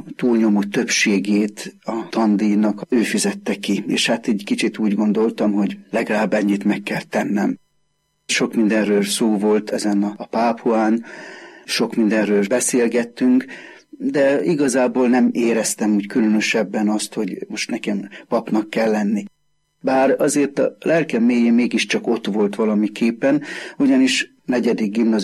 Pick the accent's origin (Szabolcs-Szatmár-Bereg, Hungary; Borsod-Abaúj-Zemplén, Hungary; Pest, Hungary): Pest, Hungary; Kartal; jelenleg Bag és Hévíz György plébánusa. Szülőfalunk Karttal.